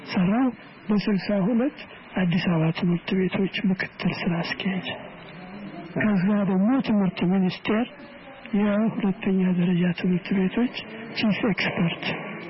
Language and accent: Amharic; Dobi, Central Ethiopia, Ethiopia; የተወለድኩት በጉራጌ አገር ኩታጀራ አጠገብ ዶቢ ቀበሌ የሚባል በ1924 ዓ.ም ነው። እሺ። አባቴም ዘመቻ ስለሄዱ ወዲያው በእናቴ እጅ ነው ያደግኩት።